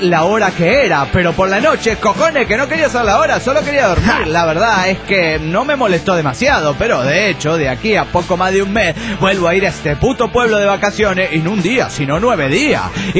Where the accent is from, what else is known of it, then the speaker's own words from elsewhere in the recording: San Ignacio, Misiones, Paraguay; now in Rome, Italy; de San Ignacio, Paraguay.